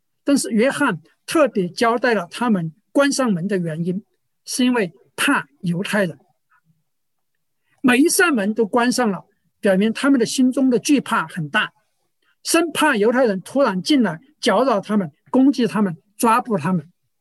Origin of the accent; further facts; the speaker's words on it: Sichuan, China; 不像我们四川人见面总爱问一句你吃了没有